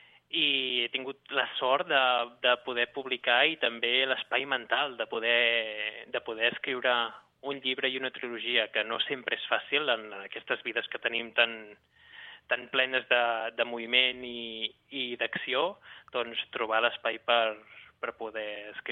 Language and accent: Catalan; Arbúcies, Catalonia, Spain; born there; Vaig néixer al Montseny, a Arbúcies, on hi ha el castell de Montsoriu al costat.